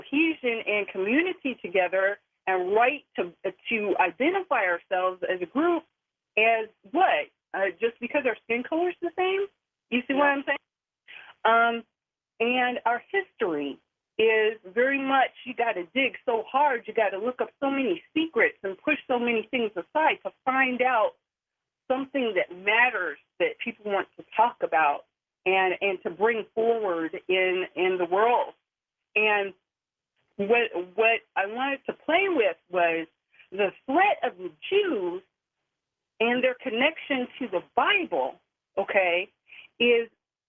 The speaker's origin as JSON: {"language": "English", "country": "United States", "said": "my short history is that I'm of mixed race. I'm American. I'm rather dark, so it's easy to say I'm Black."}